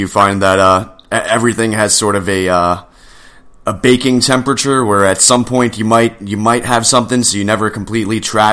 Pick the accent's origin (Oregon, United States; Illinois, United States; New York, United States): New York, United States; especially growing up in New York, you'd walk by like a warehouse